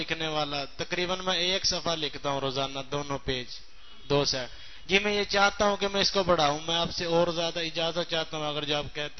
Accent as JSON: {"language": "Urdu", "town": "Jambar Kalan", "region": "Punjab", "country": "Pakistan", "said": "میں جمبر کلاں سے آیا ہوں۔"}